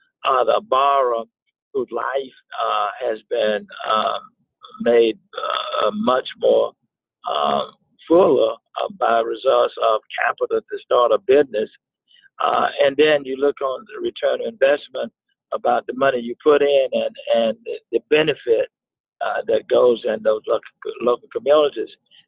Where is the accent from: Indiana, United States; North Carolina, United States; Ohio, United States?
North Carolina, United States; Bayboro; Well, I grew up in rural North Carolina, a little place called Bayboro, North Carolina. Proud to be a product of rural America, and grew up in time of segregation.